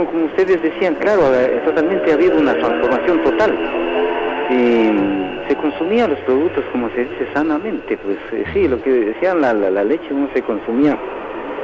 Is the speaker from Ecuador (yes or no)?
yes; Salcedo, Cotopaxi, Ecuador; salíamos de la sierra, en la sierra, porque soy de Salcedo.